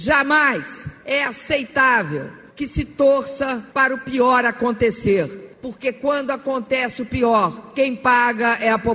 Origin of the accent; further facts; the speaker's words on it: Brazil; Todos nós que somos brasileiros e brasileiras sabemos que temos capacidade de superar desafios